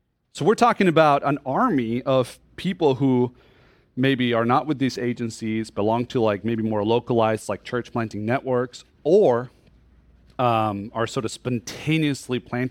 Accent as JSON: {"language": "English", "country": "Chile", "said": "I am originally from Chile in South America."}